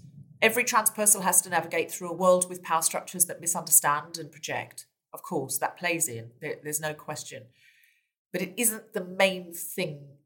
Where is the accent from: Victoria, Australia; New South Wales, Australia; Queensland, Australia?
Queensland, Australia; Gold Coast; now in United Kingdom; I never identified as a Gold Coast girl, as a Queenslander, even as an Australian, really.